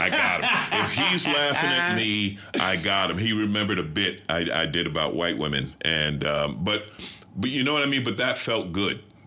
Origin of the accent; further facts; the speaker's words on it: New York, United States; now in Los Angeles, United States; I said, man, I grew up in New York. I live in L.A. If I was a rapper, I have to shoot myself.